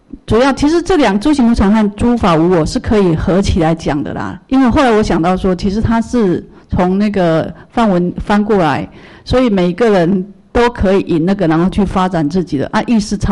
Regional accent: China; 然后像我们中国人习惯就是一个字一个字一定要明白它的意思嘛

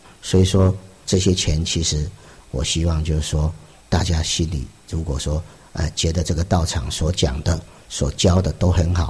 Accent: Taiwan; 意思就是用我们台湾话

